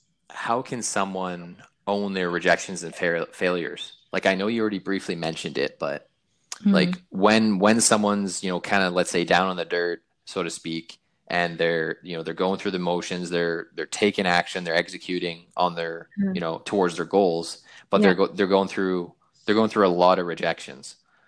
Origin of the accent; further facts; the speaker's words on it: Canada; because I'm from Canada